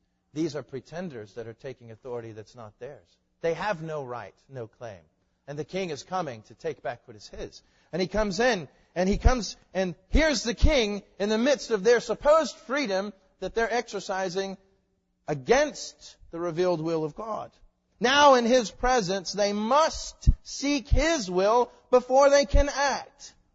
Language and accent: English; the South, United States; I'm from the South, so we have to tell you a thing by telling you a story.